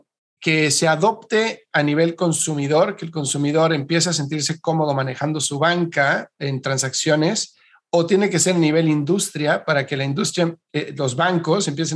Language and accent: Spanish; Mexico; yo soy mexicano